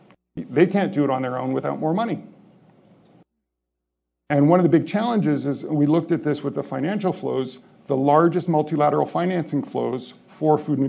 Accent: Canada; I'll hold my home country to account for a moment, Canada.

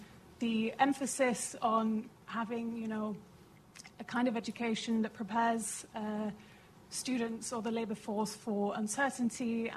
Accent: Germany; English is a second language; And so I come from Germany, a country where with an apprenticeship you are kind of, you know, valued in society much like someone with an advanced degree.

